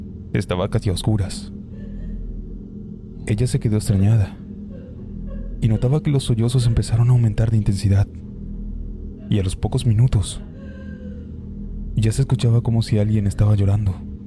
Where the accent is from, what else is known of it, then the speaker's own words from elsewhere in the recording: San Pablo, Tucumán, Argentina; soy de San Pablo, Tucumán. Esta es una localidad muy chica